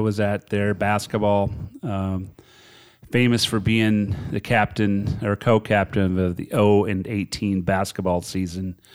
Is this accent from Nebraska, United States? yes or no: yes; South Sioux City, Nebraska, United States; I grew up in South Sioux City and went to Helan High School, went to Catholic grade school at St. Michael's in South Sioux